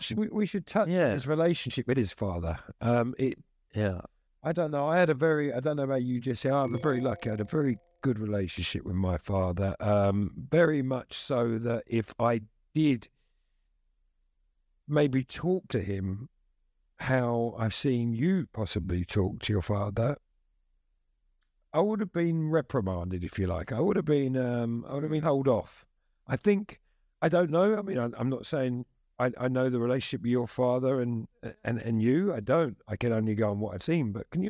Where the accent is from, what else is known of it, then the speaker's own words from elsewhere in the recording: United Kingdom; I would say personally, I'm European. I'm obviously British